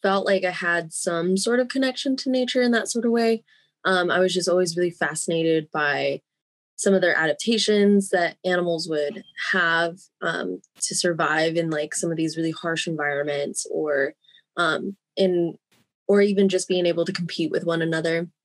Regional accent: Fort Collins, Colorado, United States; But originally, I'm from Colorado and I grew up in Fort Collins, and actually growing up, I didn't really go hiking or camping very often.

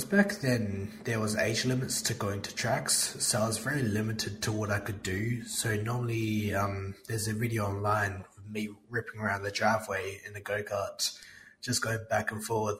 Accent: Perth, Western Australia, Australia; I'm a drifter from Perth, WA.

